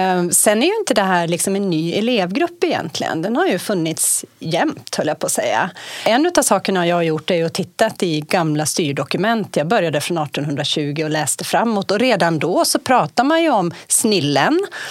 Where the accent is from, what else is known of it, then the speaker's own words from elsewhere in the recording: Sweden; Och som svenskar så känner vi liksom igen oss i en sån beskrivning.